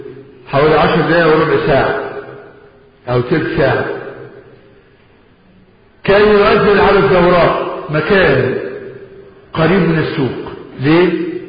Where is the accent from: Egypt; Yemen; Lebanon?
Egypt; لكن البشر حاليا عندنا في مصر مخالف لفعل عثمان رضي الله عنه.